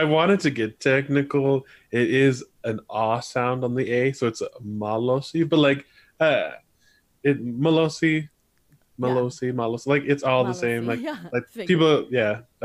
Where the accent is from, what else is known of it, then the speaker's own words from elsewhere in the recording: California, United States; born there; I was born in California, but my parents moved here when I was like 3 months old.